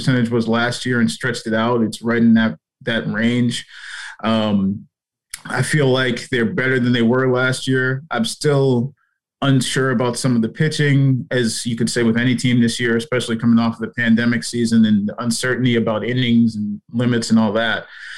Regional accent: New England, United States; I grew up in New England, so I still follow a lot of stuff.

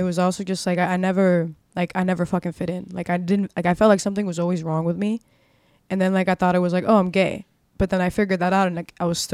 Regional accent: Miami, Florida, United States; I was born and raised in Miami.

